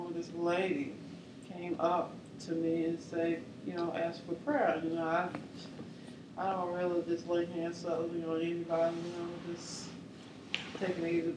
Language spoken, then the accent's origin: English; Mississippi, United States; I'm from Mississippi, and when you go over to from one state to another, you can kind of discern a different spirit over different states.